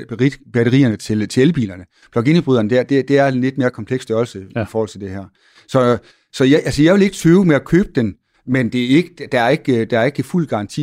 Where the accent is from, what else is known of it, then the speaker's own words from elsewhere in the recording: North Denmark Region, Denmark; Men nu kommer jeg jo fra Nordjylland